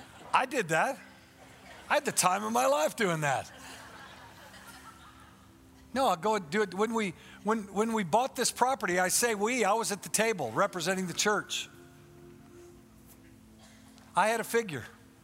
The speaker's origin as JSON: {"language": "English", "town": "Warrenton", "region": "Missouri", "country": "United States", "said": "from Warrenton, Missouri, okay?"}